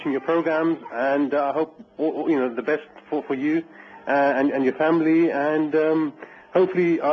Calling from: London, United Kingdom; I'm calling from London.

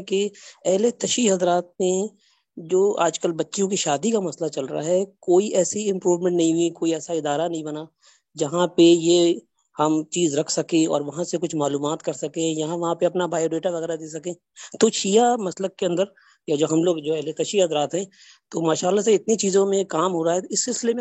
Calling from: Karachi, Sindh, Pakistan; کراچی سے بات کر رہا ہوں.

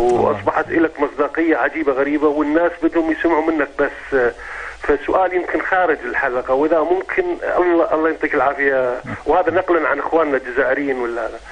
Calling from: United Kingdom; أنا أكلمك من بريطانيا

